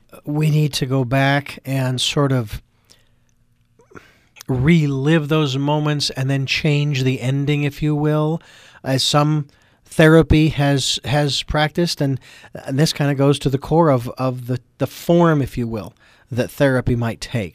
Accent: Phoenix, Arizona, United States; And I'm from Phoenix, Arizona, so needless to say, a lot of people don't have that.

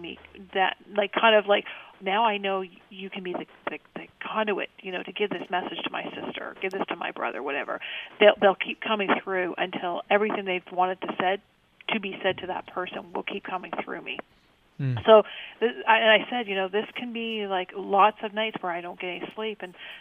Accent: Canada; with an American slang, and I'm Canadian.

